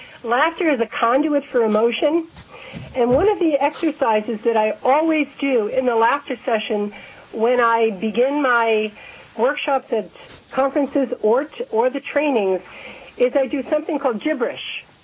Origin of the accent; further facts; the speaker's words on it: Staten Island, New York, United States; from New York, actually